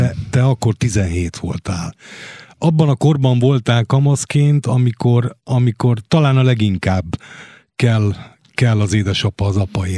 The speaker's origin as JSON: {"language": "Hungarian", "region": "Budapest", "country": "Hungary", "tie": "born or raised there", "said": "Én már jó módban kicsi elkényeztetve cseperedtem fel Budán."}